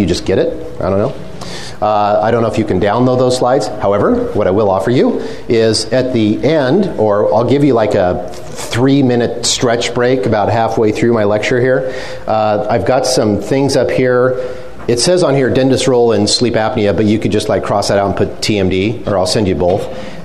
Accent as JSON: {"language": "English", "town": "Boise", "region": "Idaho", "country": "United States", "said": "So I, as Carrie said, I'm from Boise, Idaho."}